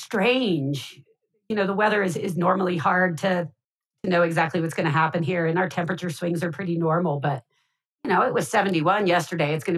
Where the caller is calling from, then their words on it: Boulder, Colorado, United States; Oh, absolutely. I am in sunny Boulder, Colorado.